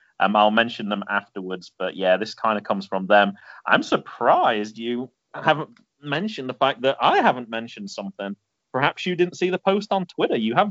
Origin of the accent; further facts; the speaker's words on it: United Kingdom; Being British as well, that's clearly the way to go.